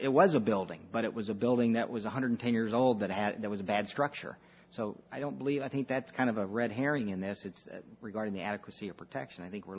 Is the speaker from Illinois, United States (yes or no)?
yes; Illinois, United States; I'm from Southern Illinois, which we've been out without electricity for a week.